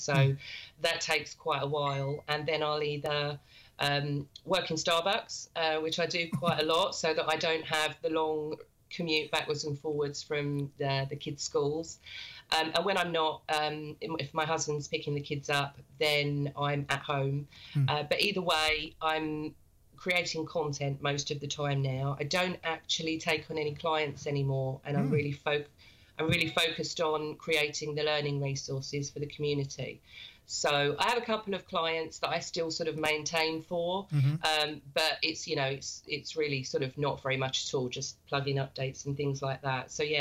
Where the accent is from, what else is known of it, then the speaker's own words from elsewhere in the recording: London, United Kingdom; I'm from London in the UK.